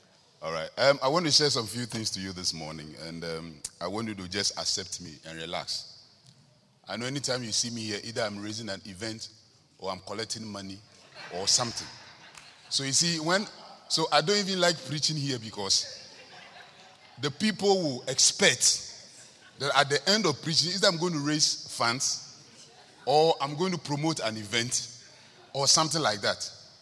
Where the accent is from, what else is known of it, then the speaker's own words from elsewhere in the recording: Ghana; accent: Ghanaian English; English is a second language; I'm a Ghanaian. I speak Ghana English. And what I've realized for these years is sometimes my accent is so strong and so hard that people don't understand me.